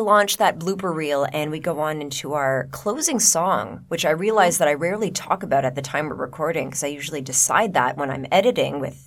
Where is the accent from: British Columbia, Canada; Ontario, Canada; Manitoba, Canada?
Ontario, Canada; Ottawa; And they are based out of Ottawa. my hometown